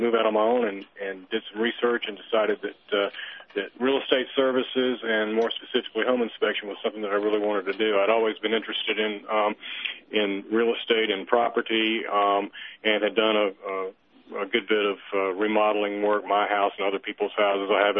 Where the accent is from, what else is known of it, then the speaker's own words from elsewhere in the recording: Columbia, South Carolina, United States; born there; now in Spartanburg, United States; I was born in Columbia a number of years ago, moved to Spartanburg in 1980